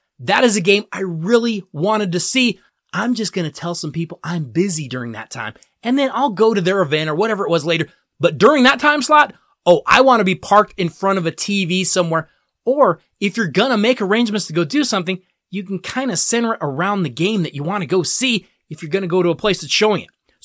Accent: Denver, Colorado, United States; it's going to feature my hometown Denver Nuggets

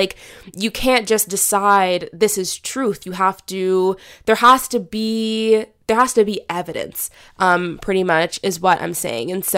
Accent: Canada; I'm from Canada

